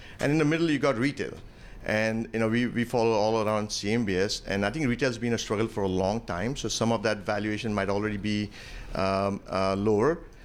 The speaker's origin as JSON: {"language": "English", "town": "Mumbai", "region": "Maharashtra", "country": "India", "tie": "born or raised there", "moved": "yes", "lives_now": "Atlanta, United States", "said": "I'm from Mumbai, originally grew up in Mumbai, big city like New York. And if you think about where Atlanta was when I came in 1994"}